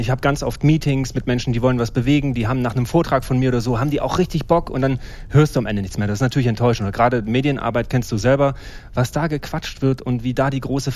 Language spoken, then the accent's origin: German; Jena, Thuringia, Germany; accent: Ossi dialect; Aus Jena. Ich habe auch noch den Ossi-Dialekt, ne?